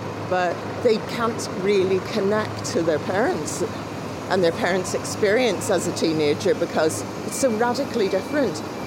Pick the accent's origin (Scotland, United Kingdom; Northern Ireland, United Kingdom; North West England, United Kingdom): Northern Ireland, United Kingdom; Belfast; I lived here every day of my life.